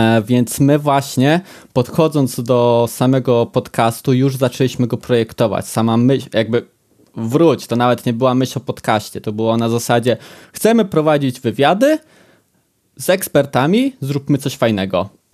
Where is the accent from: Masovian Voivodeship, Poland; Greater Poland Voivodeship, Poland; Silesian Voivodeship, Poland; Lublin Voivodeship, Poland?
Greater Poland Voivodeship, Poland; Poznań; ja z Poznania